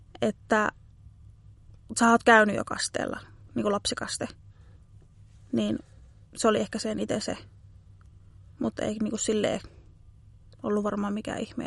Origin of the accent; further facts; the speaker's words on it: Kainuu, Finland; moved away as an adult; now in Kerava, Finland; mä oon Kainuusta muuttanut tänne 3 vuotta sitten henkilökohtaisen avustajan töitä teen. Ja 30-vuotias nuori nainen